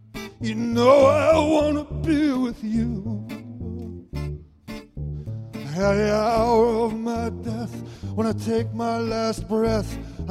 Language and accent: English; Canada; As I said, we're from Canada. We believe, as musicians from Canada